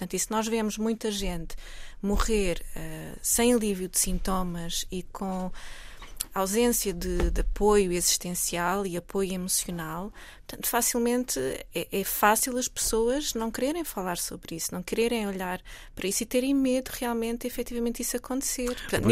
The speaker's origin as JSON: {"language": "Portuguese", "region": "Castelo Branco", "country": "Portugal", "moved": "yes", "said": "Eu neste momento não estou em Lisboa, mas saí há pouco tempo. Eu sou da zona de Castelo Branco, mudei-me para Lisboa há 20 anos"}